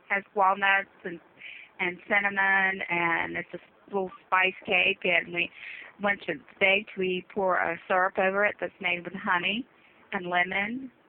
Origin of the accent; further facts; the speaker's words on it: Norfolk, Virginia, United States; my father actually was from overseas, and I was a Greek American born. So okay. I was born and raised here in Norfolk area.